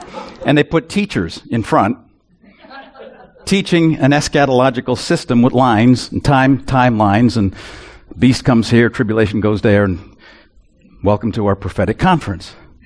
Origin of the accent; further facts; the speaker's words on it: Canada; I'm a Canadian.